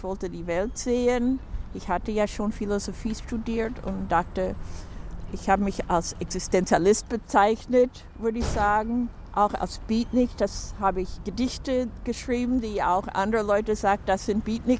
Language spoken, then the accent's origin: German; Chicago, Illinois, United States; German is a second language; Also ich komme aus Chicago und da war ich zurück nach Chicago.